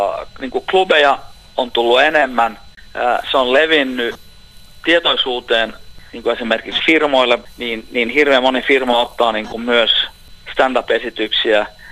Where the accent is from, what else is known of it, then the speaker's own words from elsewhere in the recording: Jakobstad, Ostrobothnia, Finland; mähän olen syntynyt ja varttunut tuolla Pietarsaaressa, niin Vaasa on erittäin tuttu paikka ja totta kai koko Pohjanmaa on tuttu paikka